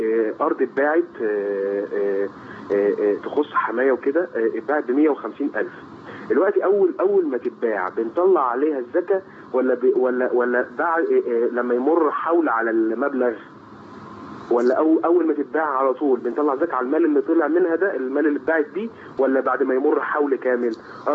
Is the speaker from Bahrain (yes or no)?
no; Egypt